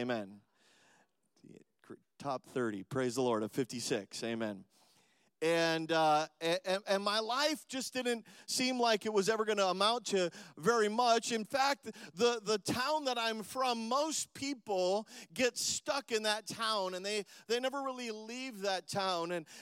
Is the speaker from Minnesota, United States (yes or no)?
yes; Minnesota, United States; now in Florida, United States; originally from Minnesota. I've been living in Florida for the last 15 years now. But when I grew up in Minnesota, I was probably voted least likely to succeed in my high school